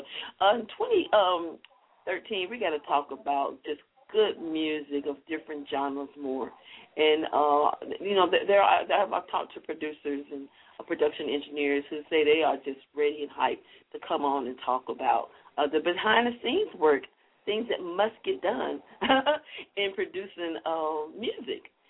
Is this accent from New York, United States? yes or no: no; Jackson, Mississippi, United States; growing up in the Georgetown community of Jacktown, Jackson, Mississippi, where my, you know, my heart, you know, I my roots mean everything to me.